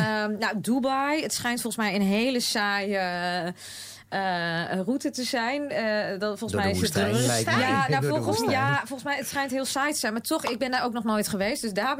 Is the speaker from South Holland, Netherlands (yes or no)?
no; Steggerda, Friesland, Netherlands; het is een loopje van het naburige dorp naar het dorp Steggera, waar ik vandaan kom. En dat hoeft niet altijd in de stad te zijn. En dan loop ik daar, omdat ik daar opgegroeid ben.